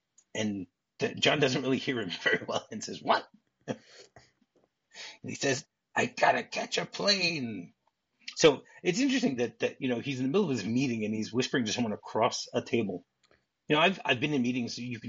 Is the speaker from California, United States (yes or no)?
no; Detroit, Michigan, United States; First of all, I grew up in Detroit, so I knew that flying from New York to Detroit was about an hour and 40 minutes.